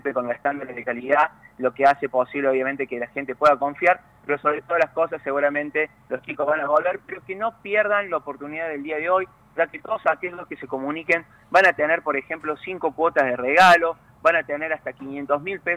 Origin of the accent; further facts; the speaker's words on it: Cruz del Eje, Córdoba, Argentina; No, imagínate que soy de Cruz del Eje.